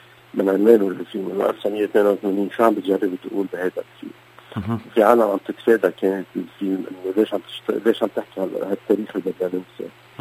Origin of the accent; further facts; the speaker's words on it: Lebanon; طيب نحن كشعب لبناني خلص الحرب